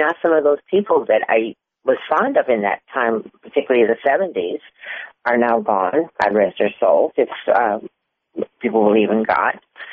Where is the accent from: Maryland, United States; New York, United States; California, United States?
New York, United States; New York City; from New York City.